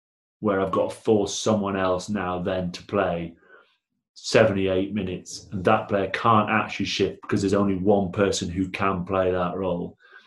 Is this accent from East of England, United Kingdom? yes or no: no; Blackburn, North West England, United Kingdom; I'm from Blackburn.